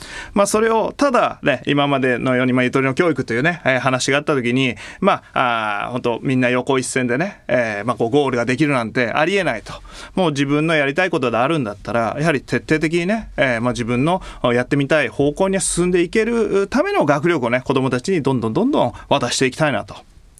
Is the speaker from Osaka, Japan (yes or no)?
no; Fukuoka, Japan; moved away; 私はまあ福岡県出身で、そして、まあ学校で、まあ関東に来ました。